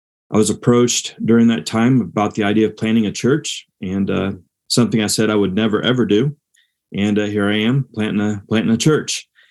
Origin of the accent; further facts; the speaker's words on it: Peru, Indiana, United States; And so I grew up in Peru.